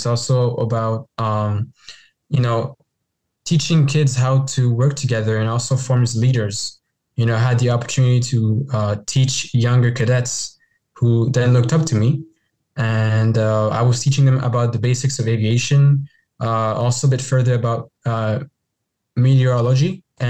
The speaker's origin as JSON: {"language": "English", "town": "Brussels", "region": "Brussels-Capital Region", "country": "Belgium", "tie": "born or raised there", "second_language": "English", "moved": "yes", "lives_now": "Canada", "said": "I'm from Burundian heritage. I wasn't born there. I was born in Belgium, Brussels, Belgium, where I spent the majority of my childhood. And then in 2014, me and my family moved to Canada."}